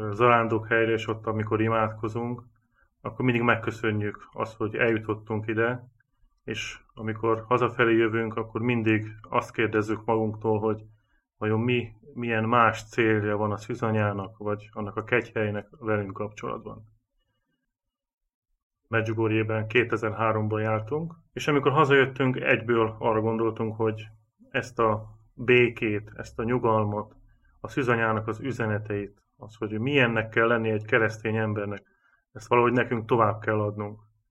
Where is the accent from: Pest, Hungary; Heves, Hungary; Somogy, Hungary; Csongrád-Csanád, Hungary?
Somogy, Hungary; Tab; born there; now in Győr, Hungary; és Győrből érkeztem ide. Egy Somogy megyei kis faluban születtem, Tabon.